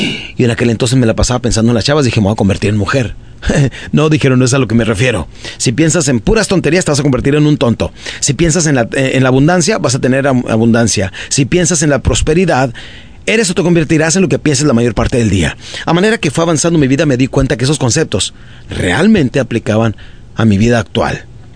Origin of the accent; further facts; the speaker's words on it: Ciudad Juárez, Chihuahua, Mexico; yo crecí en Ciudad Juárez, Chihuahua, nací en un pueblito de Chihuahua que se llama Parral, Chihuahua, y crecí de los 7 años en adelante. Cuando mi padre nos abandonó, mi madre se cambió a Ciudad Juárez y de ahí empezamos a vivir.